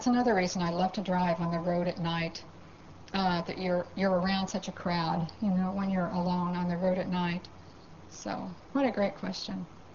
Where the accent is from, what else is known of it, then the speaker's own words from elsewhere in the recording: Bible Belt, United States; I'm from the Bible Belt, and I would say 60% of the Cherokee are born-again Christian